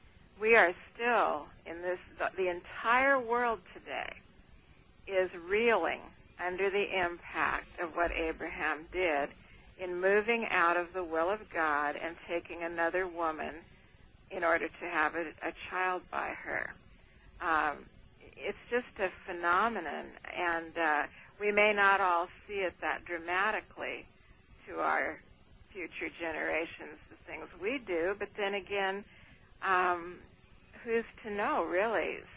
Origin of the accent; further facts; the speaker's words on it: Montana, United States; also born or lived in Oregon; I'm from Montana, and there's a little tribe up there of Native Americans